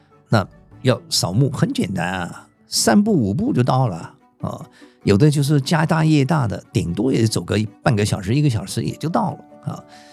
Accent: Shandong, China; 我们山东人那烧纸叫化纸

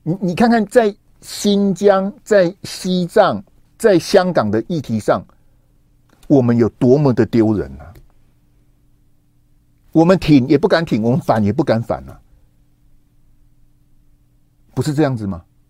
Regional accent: Taiwan; 我们台湾这边的既然有独派说我们的慰安妇是自愿的

